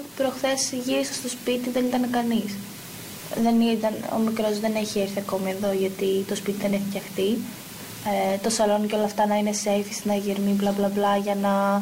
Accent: Chalastra, Central Macedonia, Greece; Πριν ήμουν από χωριό. Έμενα στο χωριό μου, στη Χαλάστρα.

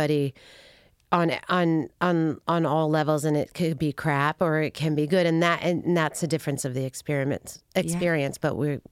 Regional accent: Brooklyn, New York, United States; I mean, we're from Brooklyn, so maybe, you know, there's an expectation of a certain level of that.

